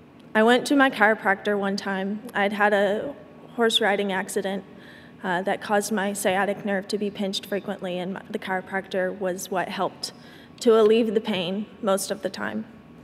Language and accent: English; Texas, United States; My testimony starts, I was raised in Northeast Texas. in a very small town. I was raised in a devoted Christian family.